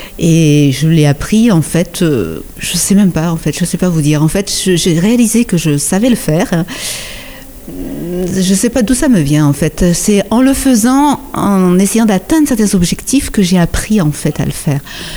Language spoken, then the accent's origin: French; Montpellier, Occitanie, France; Oui, je viens de Montpellier avec le plaisir d'exposer dans le Gard.